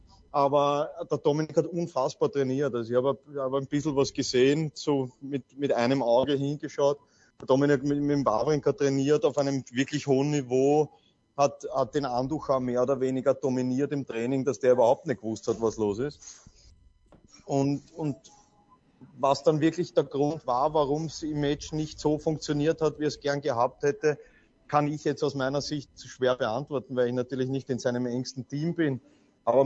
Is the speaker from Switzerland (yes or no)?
no; Austria; als Österreicher kennt man sich